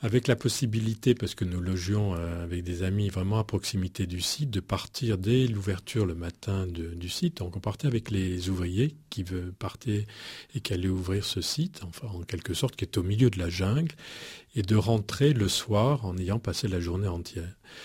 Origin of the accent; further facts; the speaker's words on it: Biarritz, Nouvelle-Aquitaine, France; je suis originaire de Biarritz